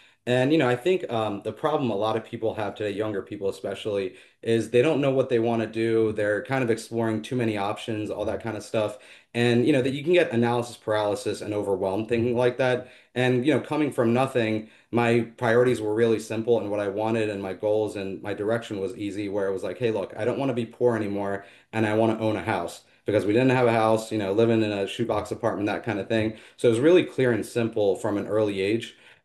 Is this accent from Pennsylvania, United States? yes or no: yes; Philadelphia, Pennsylvania, United States; I was born and raised in and around the Philadelphia area